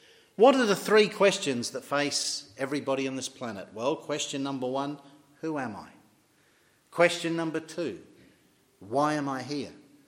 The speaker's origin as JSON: {"language": "English", "town": "Perth", "region": "Western Australia", "country": "Australia", "tie": "born or raised there", "also_born_or_lived": "Fremantle", "said": "I wasn't born in Larne. I wasn't born up the road in Randallstown either. I was born in Western Australia. I was born in the city of Fremantle, raised in the city of Perth. And I had a very good upbringing."}